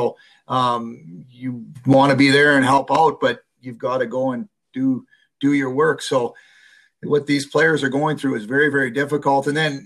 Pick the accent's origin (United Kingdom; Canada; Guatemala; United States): Canada; Western Canada; And we're from Western Canada.